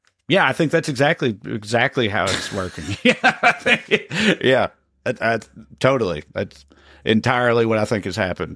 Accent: United States; obviously that would suck since I'm an American and I live here

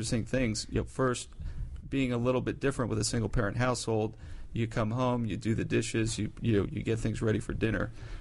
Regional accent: Iowa, United States; The great thing about growing up in Iowa for my brother and I is we played everything.

